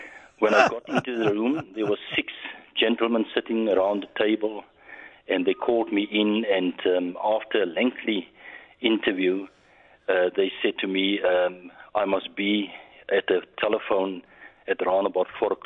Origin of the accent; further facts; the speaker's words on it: Genadendal, Western Cape, South Africa; born there; the town where I was born in Genadendal. It's a little Moravian mission station in the Overberg, about 3 kilometers from Greaten. That's where I was born.